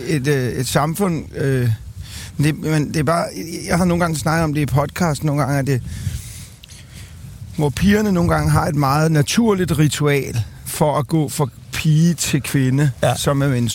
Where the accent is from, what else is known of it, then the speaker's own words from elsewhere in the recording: Amager, Capital Region of Denmark, Denmark; jeg voksede op ude på Amager, og som er et sted, i hvert fald i 80'erne og 90'erne, hvor jeg voksede op, der var godt gang i den herude.